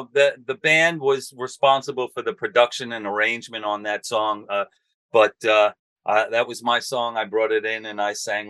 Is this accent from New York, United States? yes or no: yes; Staten Island, New York, United States; We grew up on Staten Island.